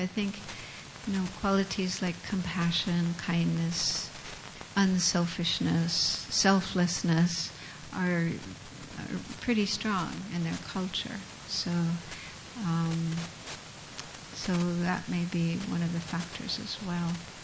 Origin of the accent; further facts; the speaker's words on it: United States; I come from America, where we have a very strongly competitive culture and so much emphasis on how you look and how you perform